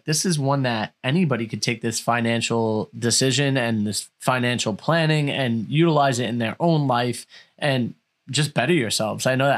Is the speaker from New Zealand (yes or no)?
no; Canada; being Canadian